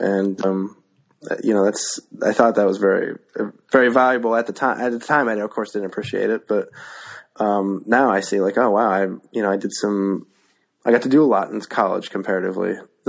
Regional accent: North Dakota, United States; We grew up in North Dakota, in a small town. Well, they're all small towns in North Dakota, but but comparatively, it's a big town in North Dakota.

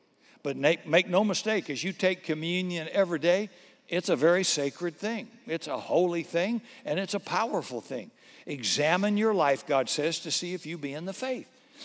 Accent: United States; I'd love to be quick because I'm an American. I want it quick.

